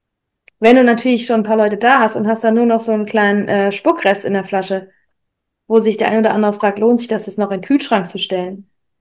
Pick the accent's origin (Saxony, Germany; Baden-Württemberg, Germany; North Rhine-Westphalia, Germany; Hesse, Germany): Hesse, Germany; Ein Piffchen bei uns im Rheingau ist halt so ein 0,1.